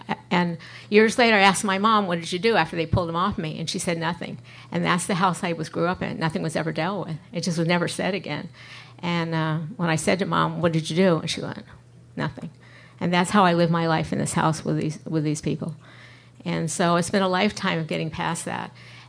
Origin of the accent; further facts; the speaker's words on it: New York, United States; I'm from New York, so I'm not a gardener.